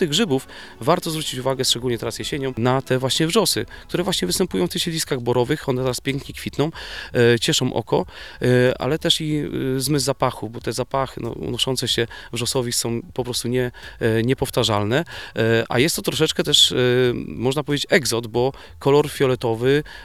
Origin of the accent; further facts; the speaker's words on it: Łomianki, Masovian Voivodeship, Poland; Sam jestem mieszkańcem, lasy dosyć dobrze znam z racji tego, że tutaj mieszkam od urodzenia